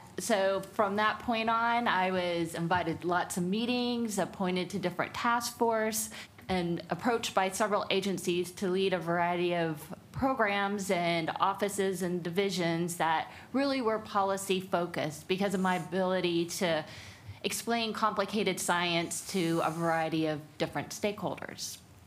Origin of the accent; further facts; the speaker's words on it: Orlando, Florida, United States; Well, I'm a native Floridian. I've grown up in Orlando area.